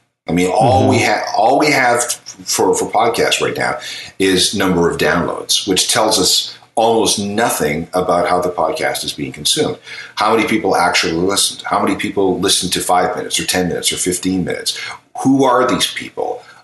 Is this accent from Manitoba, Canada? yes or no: yes; Manitoba, Canada; Okay, I live in Ontario. I'm from Manitoba.